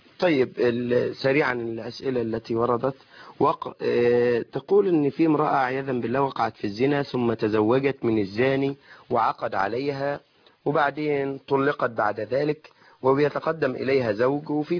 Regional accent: Egypt; في أعرافنا كمصريين

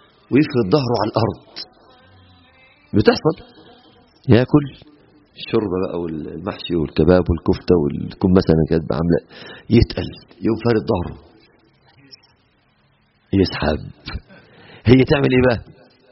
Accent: Egypt

